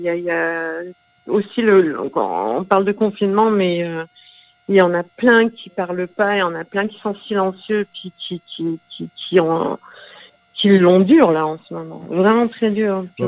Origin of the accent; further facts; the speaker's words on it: North Macedonia; En fait, à la base, je suis yougoslave. Mmh. Et puis, par ricochet, puis effet domino, je suis macédonienne. Et aujourd'hui, je suis macédonienne du Nord.